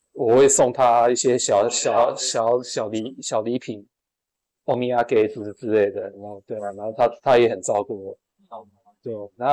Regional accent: Changhua County, Taiwan; 他是二林人，就是在我老家旁边的

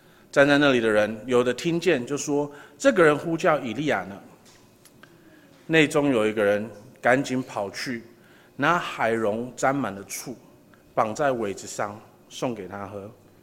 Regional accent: Taiwan; 就是我们台湾人嘛，台湾人就是吃是最重要的

